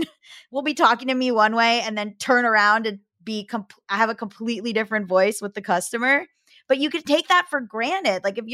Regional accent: Florida, United States; because I'm from Florida, I can do it. I've put on a Southern accent in certain instances

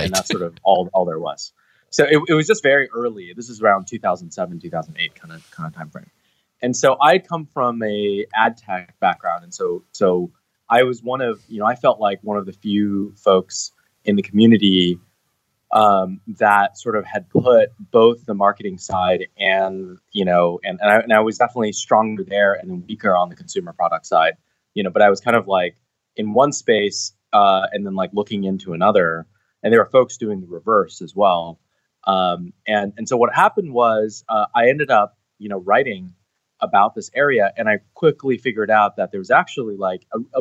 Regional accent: Seattle, Washington, United States; now in Bay Area, United States; at the time I had just moved to the Bay Area. I'm from Seattle originally

